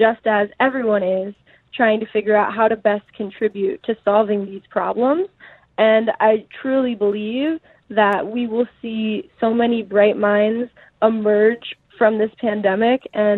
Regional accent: Philadelphia, Pennsylvania, United States; we are in talks actually in my hometown of Philadelphia in the United States to be open to launching this project.

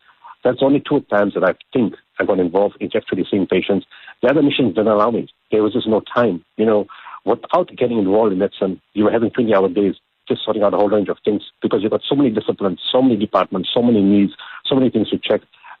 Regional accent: South Africa; We are South African team. We're from Africa, the useless continent, as the world sees it.

